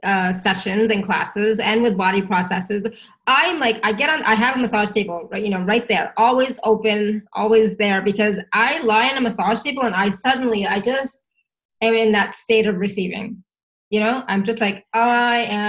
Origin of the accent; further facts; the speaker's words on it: India; You know, I come from India.